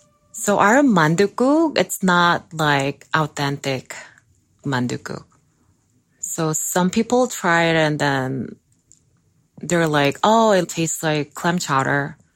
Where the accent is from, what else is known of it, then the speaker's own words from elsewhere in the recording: Seoul, South Korea; I was born and raised in Seoul, South Korea. I grew up learning to love all kinds of food.